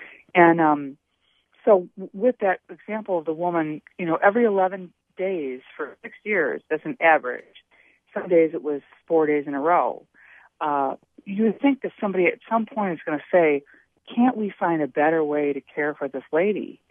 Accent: Milwaukee, Wisconsin, United States; And I said, well, that's Madison. You know, I'm from Milwaukee.

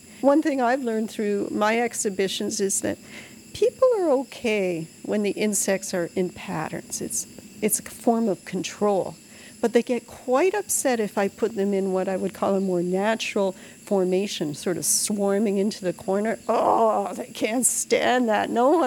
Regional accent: Canada; I grew up in Canada, you know, everything's black, brown, bites, stings.

